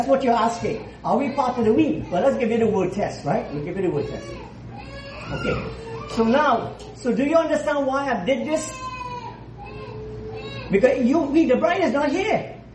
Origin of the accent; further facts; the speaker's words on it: Trinidad & Tobago; You don't mind me saying I'm Trinidadian too, some way.